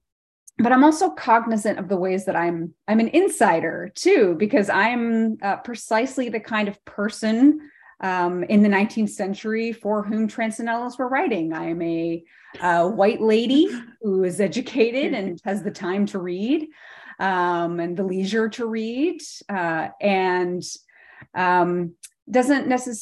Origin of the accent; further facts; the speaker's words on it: Bedford, Massachusetts, United States; I'm actually from Bedford, Massachusetts, which is next to Concord, Massachusetts, and had absolutely no interest in the transcendentalists growing up.